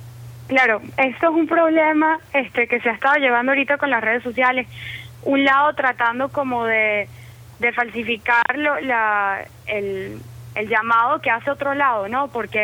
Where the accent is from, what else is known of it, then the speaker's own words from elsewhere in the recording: Venezuela; moved away; estando fuera del país, imagínate la impotencia que siente uno como joven venezolano de no poder estar ahí presente físicamente